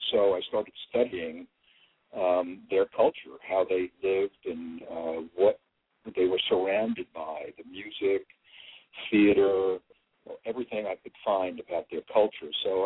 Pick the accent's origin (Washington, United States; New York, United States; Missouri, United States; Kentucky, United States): New York, United States; New York City; I had this interest in classical music growing up in New York City.